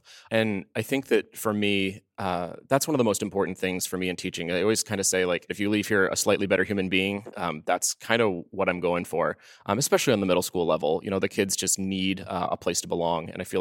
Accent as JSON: {"language": "English", "region": "New England", "country": "United States", "said": "I'm from New England originally."}